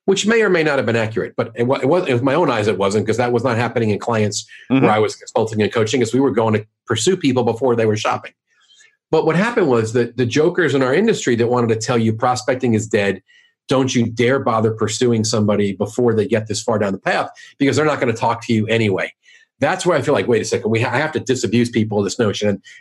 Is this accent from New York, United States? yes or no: yes; New York, United States; now in St. Louis, United States; So it's hard for me, because I live, even though I'm from New York, I live in St. Louis, and I have clients all over the place.